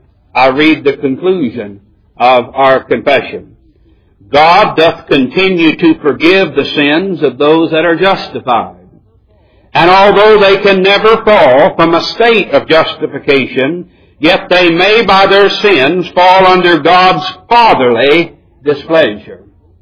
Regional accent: Midwest, United States; Now, I'm not a Texan, but I'm a Midwesterner, and that's where that influence came from.

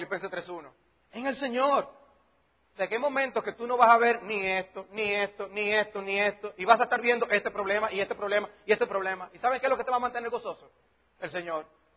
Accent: Dominican Republic; Sí, la comida ya es buena, pero el sazoncito dominicano no es.

